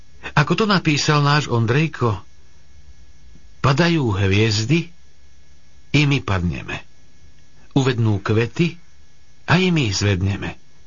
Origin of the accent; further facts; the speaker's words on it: Pukanec, Banská Bystrica Region, Slovakia; Po univerzite som trochu učiteľoval doma v Pukanci, potom v Martine